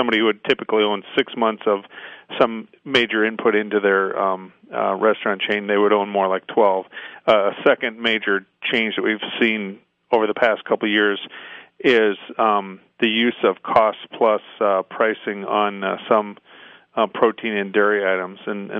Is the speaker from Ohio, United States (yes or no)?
no; Freeport, Illinois, United States; actually I was originally from Freeport, Illinois, so I have some connection there with your listeners at some degree.